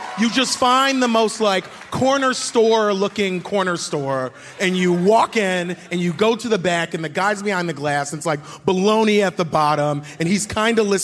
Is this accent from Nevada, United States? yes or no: no; Philadelphia, Pennsylvania, United States; You know, I grew up here in North Philly.